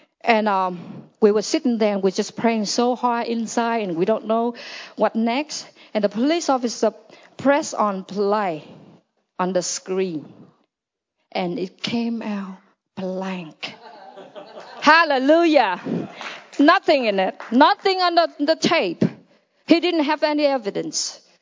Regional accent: Nepal; English is a second language; I'm from Nepal. I am a pastor.

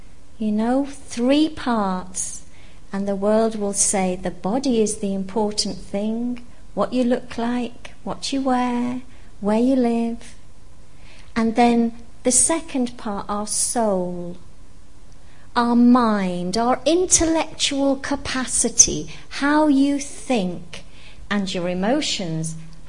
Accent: United Kingdom; accent: British English; You know, being British English, some people find it strange the way I use the word lovely.

